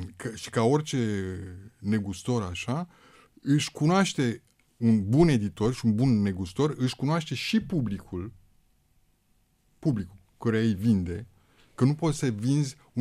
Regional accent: Galați, Galați County, Romania; eu sunt băiat din Galați, adică galațeni de-ai mei

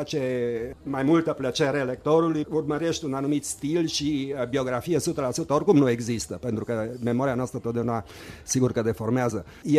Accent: Romania; first language German; Romanian is a second language; moved away as an adult; Am plecat de aproape 40 de ani în România și eram scriitor de limba română. Eu vorbeam germana ca limba maternă, însă am făcut școlile românești

